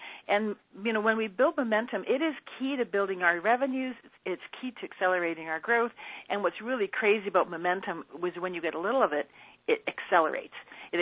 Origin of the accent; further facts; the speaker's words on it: Edmonton, Alberta, Canada; When I was a kid, I lived in Edmonton. I grew up in Edmonton